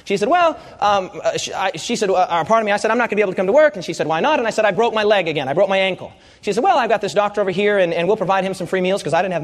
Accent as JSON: {"language": "English", "town": "Rapid City", "region": "South Dakota", "country": "United States", "said": "I was from Rapid City, South Dakota."}